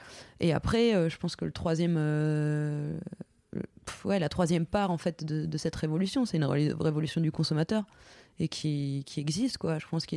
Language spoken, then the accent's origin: French; Grand Est, France; Je suis de Lorraine, où si tu vas dans le nord ou dans le nord-est, c'est quand même un bassin qui a été laminé par le départ de ces industries textiles.